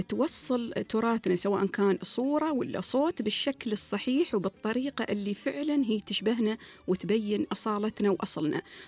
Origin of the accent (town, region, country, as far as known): United Arab Emirates